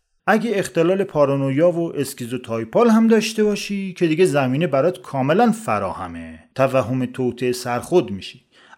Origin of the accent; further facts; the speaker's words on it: Iran; من عاشق ایرانم، چون من ایرانی هستم، جایی جز ایران نمیتونم اصلا دووم بیارم زندگی کنم.